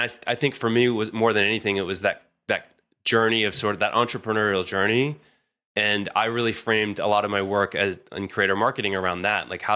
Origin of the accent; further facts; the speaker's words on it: Cincinnati, Ohio, United States; So, you know, I grew up in Cincinnati, Ohio, Midwest, very, very much a place where you're not really supposed to go try to be a musician.